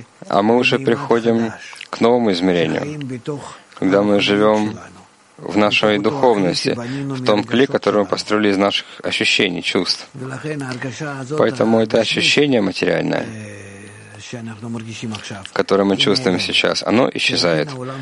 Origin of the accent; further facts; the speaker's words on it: Israel; я из Израиля, это было за границей